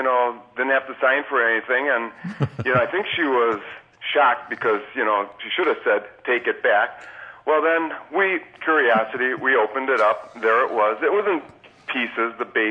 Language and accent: English; Milwaukee, Wisconsin, United States; And originally, I'm from the Milwaukee area, and I just live in Northern California now.